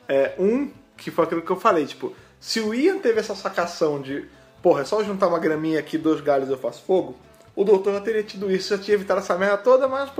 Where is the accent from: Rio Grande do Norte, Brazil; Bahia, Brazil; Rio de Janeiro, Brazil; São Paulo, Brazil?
Rio de Janeiro, Brazil; depois eu que sou carioca, sou de estado violento. Eu não tenho apedrejamento na minha terra, não.